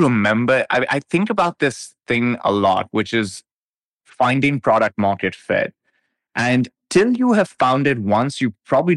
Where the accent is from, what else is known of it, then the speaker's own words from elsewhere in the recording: Pakistan; Like, I remember growing up in Pakistan, it was a war zone.